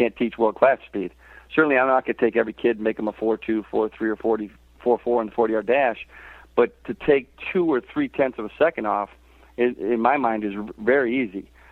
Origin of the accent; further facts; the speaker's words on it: Sugar Grove, Illinois, United States; also born or lived in Aurora; I was born in Aurora and grew up about 10 miles outside of Aurora in a little town called Sugar Grove.